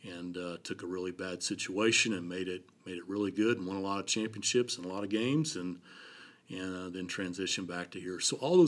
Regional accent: Wellington, Kansas, United States; Growing up in Wellington, Kansas, and playing football and basketball, and you come to Wichita State

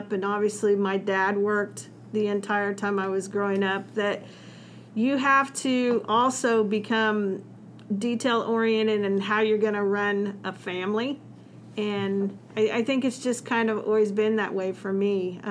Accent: Wichita, Kansas, United States; I think I grew up in the Wichita area and had some great experiences.

